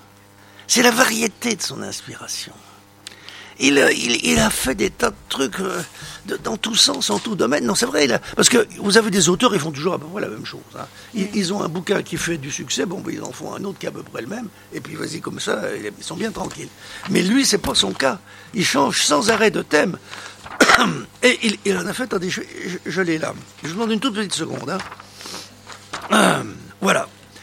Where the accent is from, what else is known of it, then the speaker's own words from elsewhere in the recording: France; je suis officier de l'armée française